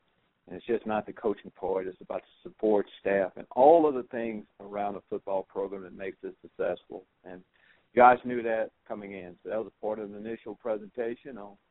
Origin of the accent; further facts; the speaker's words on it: Texas, United States; I'm from Texas. I make that known most of the time. We have Texas ties.